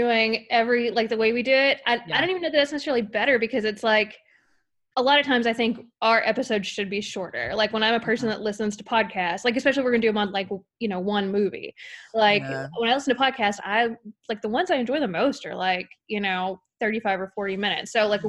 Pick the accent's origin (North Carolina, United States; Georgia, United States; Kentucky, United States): Kentucky, United States; I'm from Kentucky originally, and I moved over to West Virginia, where I'm at now.